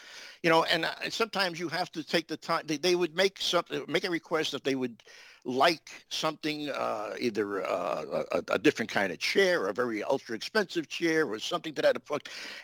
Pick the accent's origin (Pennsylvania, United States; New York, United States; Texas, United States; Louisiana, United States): New York, United States; Brooklyn; You know, I grew up in Brooklyn, New York, okay? I'm a city kid.